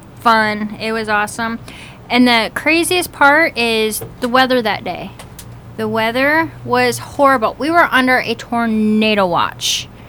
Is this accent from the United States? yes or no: yes; Chicago, Illinois, United States; moved away; Chicago. Just outside of Chicago. Suburbs.